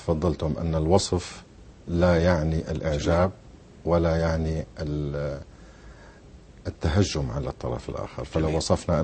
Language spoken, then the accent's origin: Arabic; Syria; عندنا في سوريا ثلاثة أديان.